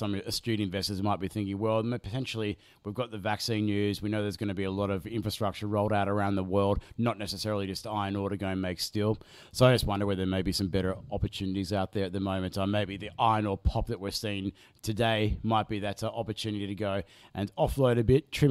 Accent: Lindfield, New South Wales, Australia; used to have an Ample in my local hood in Linfield where I grew up.

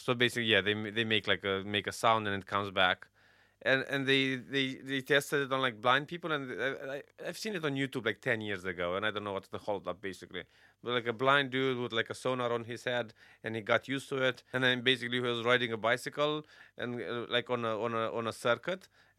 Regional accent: Romania; So the first boobs I saw them in a museum in my hometown.

